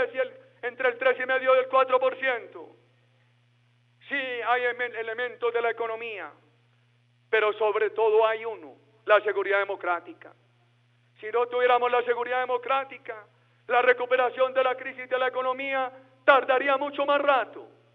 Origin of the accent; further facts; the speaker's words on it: Colombia; En mi tierra, a las gallinitas pequeñas las llaman cubanas. En la costa caribe les dicen que quiriques. En otros sitios de Colombia se refieren a esas pequeñas gallinitas como quicas.